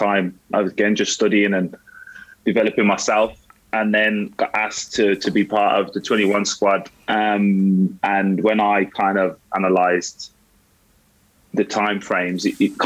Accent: Birmingham, West Midlands, United Kingdom; No, Birmingham originally. So I'm from Birmingham, yeah. So I was a Villa fan growing up.

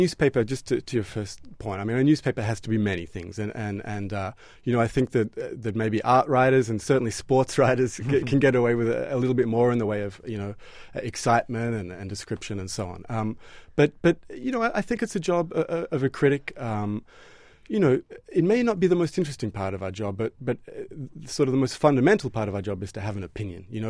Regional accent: Australia; now in United States; I came from Australia myself 3 years ago, yeah.

